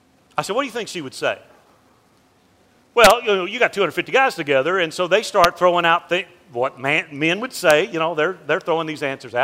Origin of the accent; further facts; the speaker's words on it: Mobile, Alabama, United States; You know, growing up in Mobile, having family that was in the seafood industry, I love the water.